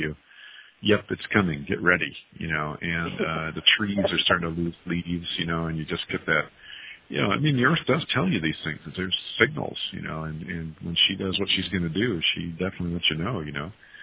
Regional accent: El Paso, Texas, United States; born there; Yeah, no, I was born in El Paso, Texas, so, you know, I'm kind of genetically predisposed to be warm, you know.

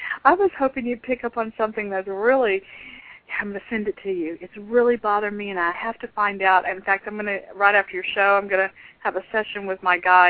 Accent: Texas, United States; born there; now in Michigan, United States; I'm in Michigan, and I was born in Texas

